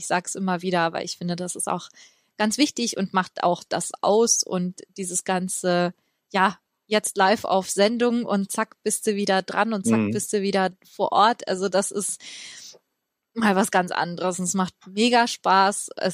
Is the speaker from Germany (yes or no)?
yes; Bavaria, Germany; Ich komme ja aus Bayern, auch wenn man es mir meistens nicht anhört.